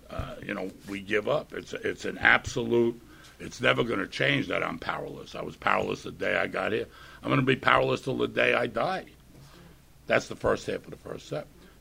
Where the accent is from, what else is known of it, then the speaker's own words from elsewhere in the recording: New York, United States; I am from New York.